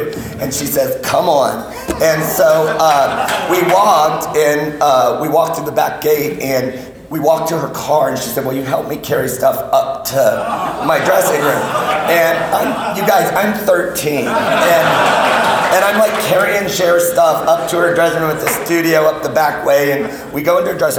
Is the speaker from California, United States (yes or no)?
yes; Van Nuys, California, United States; You know, I was a minority in Van Nuys. And anyway, so I'm from Van Nuys, and you know, I grew up in that family